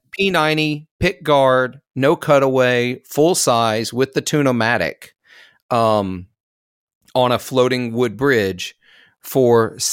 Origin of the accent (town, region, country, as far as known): Mississippi, United States; born or raised there